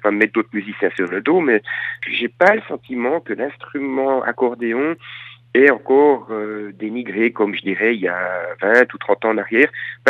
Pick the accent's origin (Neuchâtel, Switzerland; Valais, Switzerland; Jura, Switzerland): Jura, Switzerland; je suis jurassien.